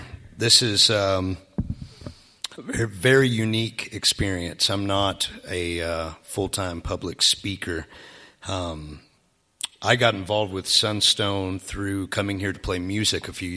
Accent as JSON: {"language": "English", "region": "Georgia", "country": "United States", "tie": "born or raised there", "said": "I was raised in Georgia by people who lived by this sense of honor. But growing up on a beautiful farm in the foothills of the Appalachian Mountains on old native land"}